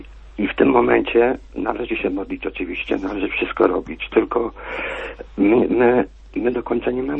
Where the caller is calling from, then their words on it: Łódź, Łódź Voivodeship, Poland; Ja z Łodzi.